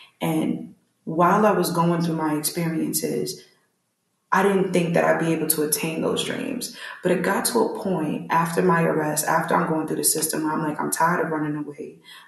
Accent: New York City, New York, United States; This was right in the neighborhood. I'm from New York City. It was right around the corner for me.

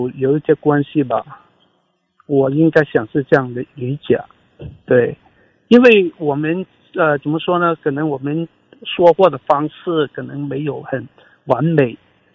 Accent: China; born there; 因为我们在中国出生

